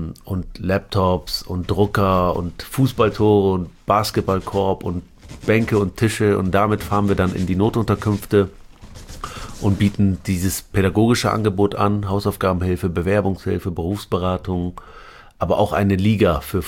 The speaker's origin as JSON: {"language": "German", "town": "Aurich", "region": "Lower Saxony", "country": "Germany", "tie": "born or raised there", "also_born_or_lived": "Lebanon", "said": "Ja, wir sind über Damaskus nach Paris, Paris nach Hamburg und dann doch nach Aurich, in die Kleinstadt, kleine Dorf in..."}